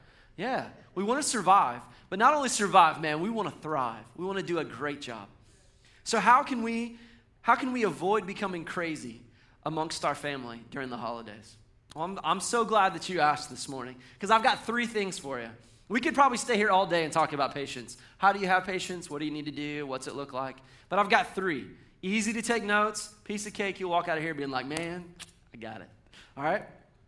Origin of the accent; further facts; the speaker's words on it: Georgia, United States; Now, I grew up in Georgia, so I think of homegrown stuff as like peach cobbler, like fried chicken